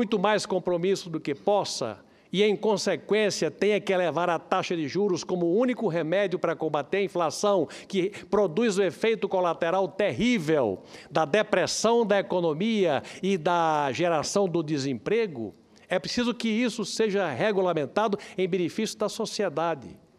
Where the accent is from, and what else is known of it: Brazil